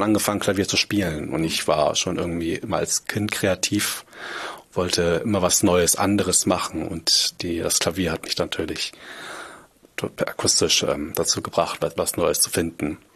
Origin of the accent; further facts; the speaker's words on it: Kiel, Schleswig-Holstein, Germany; also born or lived in South Korea; Und ich komme natürlich auch aus Kiel, deswegen ist es mal schön, wenn man im Norden ist.